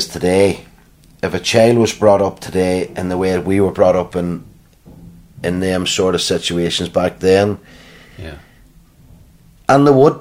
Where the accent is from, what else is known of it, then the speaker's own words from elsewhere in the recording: Northern Ireland, United Kingdom; I wouldn't class myself as being Irish, and I wouldn't class myself as being English, but I'd class myself as being an Ulster man.